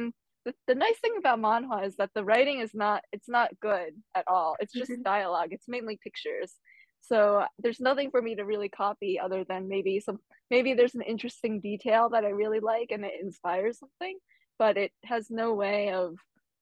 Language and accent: English; New Jersey, United States; I did not. I grew up in New Jersey, but it